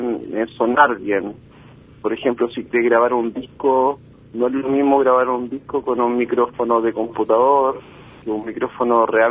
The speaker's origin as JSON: {"language": "Spanish", "town": "Viña del Mar", "region": "Valparaíso", "country": "Chile", "said": "yo soy de Viña del Mar, de la costa, ir a Santiago y representar mi región fue grande."}